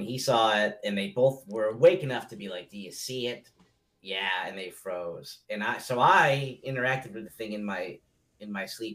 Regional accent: Massachusetts, United States; there's a tale in my hometown about a hunter's hand that in the 1600s, this hunter continued to hunt on a witch's land. And she was fed up and she chopped his hand off. And people say out in Rocky Woods, it's a big forest in Massachusetts

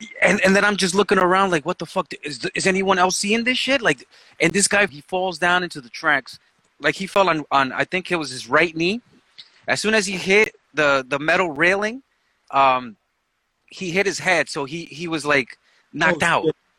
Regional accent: Brooklyn, New York, United States; Brooklyn. Day, every day. I wasn't born here, but I was raised out here in them streets, you know? Before it got super gentrified.

